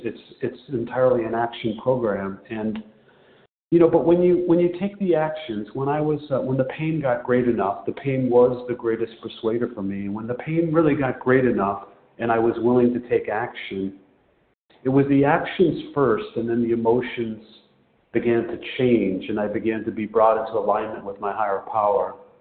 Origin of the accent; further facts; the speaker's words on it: Chicago, Illinois, United States; I'm a recovered compulsive overeater, and I'm from Chicago.